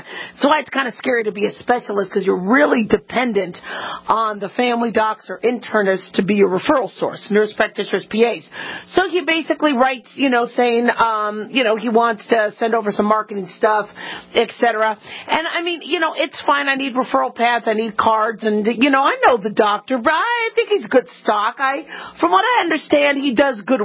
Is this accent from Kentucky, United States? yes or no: no; Las Vegas, Nevada, United States; Apparently, there's a doctor in my hometown where I live, Las Vegas.